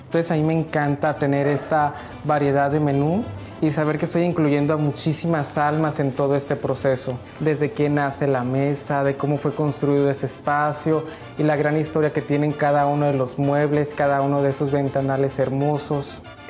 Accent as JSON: {"language": "Spanish", "region": "Colima", "country": "Mexico", "said": "de Colima, amo Comala y amo México."}